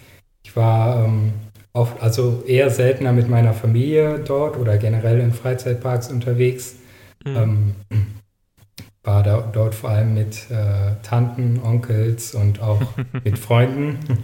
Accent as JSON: {"language": "German", "country": "Germany", "said": "Also ganz ursprünglich komme ich aus der Eifel."}